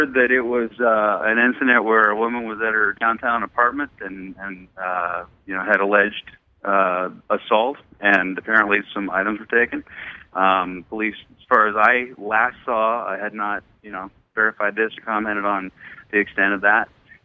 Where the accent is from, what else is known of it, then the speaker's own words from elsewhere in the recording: Seattle, Washington, United States; I grew up in Seattle, massive sports fan like you, you know, just, you know, this is my vernacular, you know, I grew up with this.